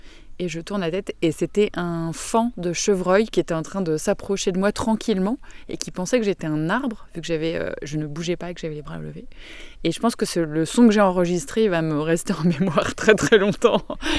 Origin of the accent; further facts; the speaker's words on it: Centre-Val de Loire, France; moi, je viens de d'Eure-et-Loir, et qui est aussi, j'habite aussi à la campagne